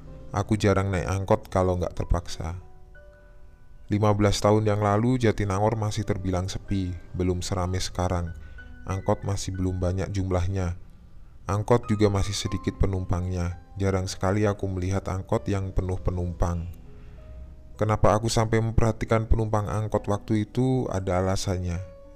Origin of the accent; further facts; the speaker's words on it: Sukabumi, West Java, Indonesia; Seperti mahasiswa lain yang berasal dari luar daerah di mana letak kampus berada, aku yang berasal dari Sukabumi harus ngekos juga.